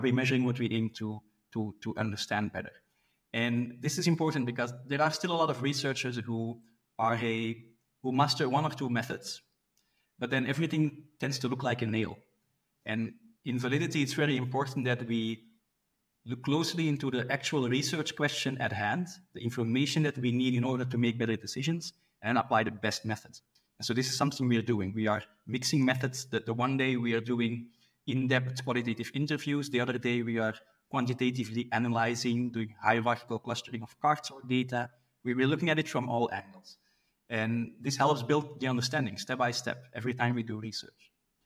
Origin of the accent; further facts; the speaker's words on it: Belgium; I'm from Belgium, based in Belgium.